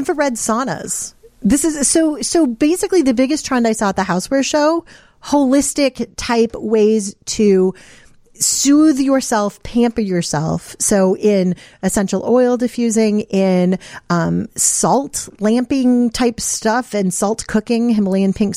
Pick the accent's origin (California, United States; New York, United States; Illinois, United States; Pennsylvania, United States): Illinois, United States; Wheaton; I grew up out in the Wheaton area.